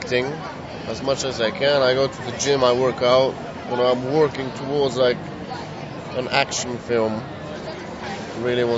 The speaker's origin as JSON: {"language": "English", "country": "Bulgaria", "also_born_or_lived": "England, United Kingdom", "said": "So, although I'm from Bulgaria, you know, it happened in England, so London was the place."}